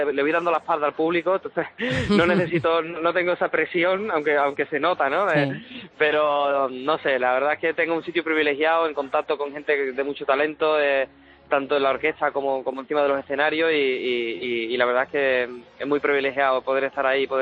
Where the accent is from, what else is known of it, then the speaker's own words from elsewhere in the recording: Alcalá de Guadaíra, Andalusia, Spain; moved away as an adult; also born or lived in Madrid; now in England; soy originalmente de Alcalá de Guadaira, sí, un pueblo de Sevilla, sí, pero estuve 10 años viviendo en Madrid